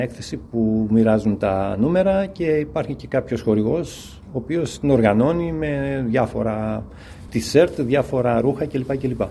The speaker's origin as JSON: {"language": "Greek", "town": "Athens", "region": "Attica", "country": "Greece", "said": "Έρχομαι από την Αθήνα, καταγωγή από την Κρήτη. Αλλά εργάζομαι και δραστηριοποιούμε στην Αθήνα."}